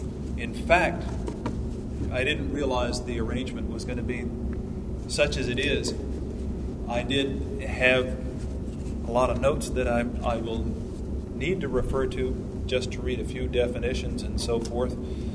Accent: Clearwater, Florida, United States; now in White Springs, United States; Well, these days I'm from White Springs, Live Oak, but I grew up down in Clearwater, Pinellas County area, and so Florida is my stomping ground.

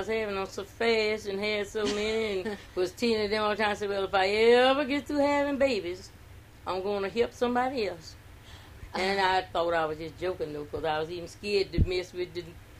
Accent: Alabama, United States; also born or lived in Browndale, Texas / Georgia / Florida; Raised in Alabama and, you know.

